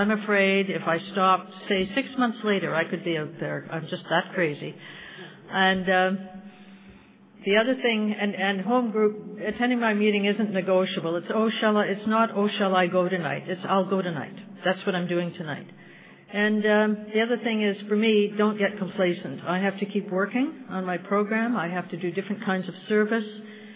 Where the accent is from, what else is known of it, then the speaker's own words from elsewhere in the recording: Vancouver, British Columbia, Canada; I'm an alcoholic from Vancouver, British Columbia.